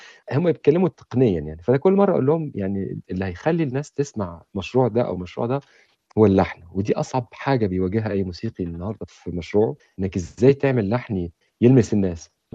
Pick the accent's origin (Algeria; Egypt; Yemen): Egypt; أنا مصري وأهلي مصريين وكبرت في مصر، أعتبر نص حياتي في مصر والنص بره